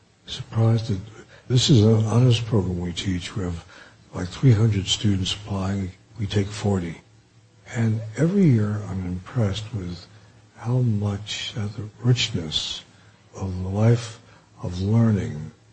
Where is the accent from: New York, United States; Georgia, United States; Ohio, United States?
New York, United States; Bronx; born there; I was born in Bronx of working class parents